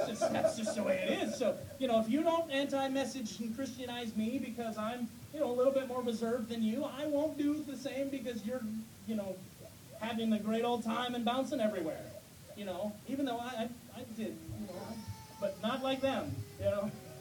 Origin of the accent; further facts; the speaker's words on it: Minnesota, United States; born there; I was born in Minnesota. This is culture.